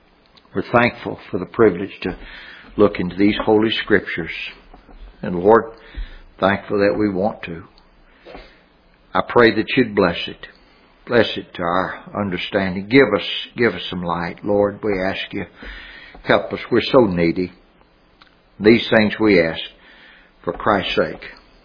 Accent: Louisiana, United States; I'm from Louisiana, and I lived in a little town called Tioga. It's just a little town, just a little big town.

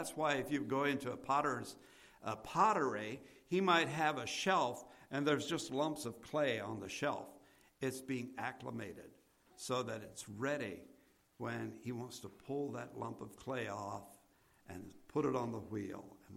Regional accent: Sugar Creek, Ohio, United States; I grew up in Sugar Creek, Ohio. Sugar Creek, Ohio has a lot of clay.

